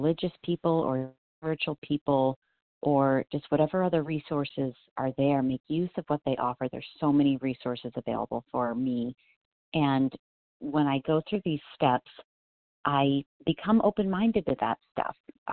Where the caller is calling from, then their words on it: Colorado, United States; I am calling from Colorado.